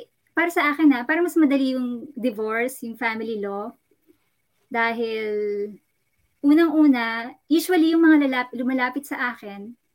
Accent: Infanta, Calabarzon, Philippines; also born or lived in Marinduque / Manila; Ako ay, lumaki ako sa Infanta, Quezon. Actually, ipinanganak ako sa Marinduque, sa Bawang Marinduque. Pero, yung growing up years ko sa Infanta, Quezon, tapos yung college ko naman, college years ko sa Manila.

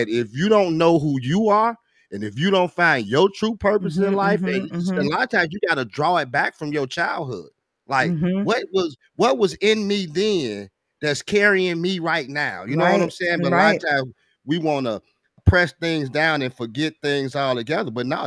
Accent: Gary, Indiana, United States; you know, come from humble beginnings, born and raised in Gary, Indiana, home

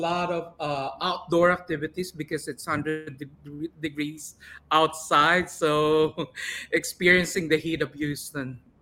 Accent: Manila, Metro Manila, Philippines; So, born and raised in Manila. We call that place Bangbang. Bangbang, Santa Cruz.

